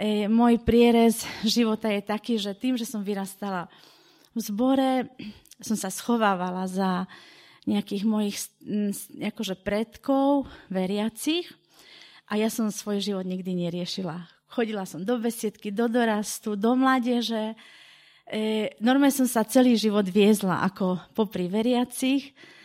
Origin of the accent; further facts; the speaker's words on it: Hrádek, Moravian-Silesian Region, Czechia; ja pochádzam z Tešinska, narodila som sa v Hrádku Veslesku.